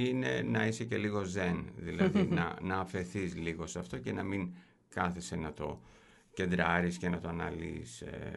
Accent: Kilkis, Central Macedonia, Greece; Εγώ τα παιδικά μου χρόνια τα έζησα στο Κιλκής.

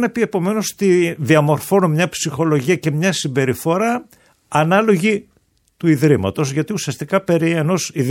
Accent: Glafyres, Thessaly, Greece; εγώ το 1970 κατεβαίνω από το χωριό μου όπου γεννήθηκα, στο Βόλο, για να σπουδάσω στο γυμνάσιο.

